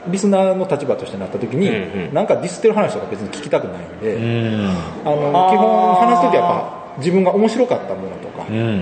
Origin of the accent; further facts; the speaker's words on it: Kansai, Japan; accent: Kansai dialect; でも私個人的には関西弁そんな押してるつもりないんです